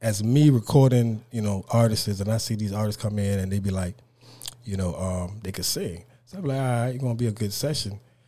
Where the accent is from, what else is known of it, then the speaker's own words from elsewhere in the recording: U.S. Virgin Islands; Hey, it's your boy … I'm from the Virgin Islands.